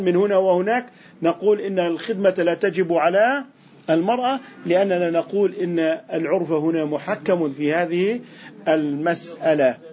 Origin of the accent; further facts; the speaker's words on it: Jordan; لذلك نعتبر عندنا في الأردن أن الدراسة الجامعية تعتبر من النفقة الواجبة على الأب